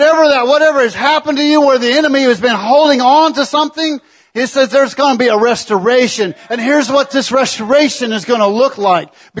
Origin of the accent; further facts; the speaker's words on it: Illinois, United States; When I grew up in Illinois, there was, you know, corn was the big deal. It's corn everywhere you look.